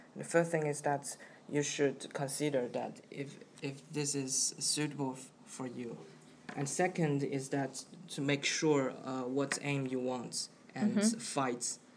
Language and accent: English; South China, China; English is a second language; now in England; Okay, I'm from the south part of China. And I came here because, firstly, I like English.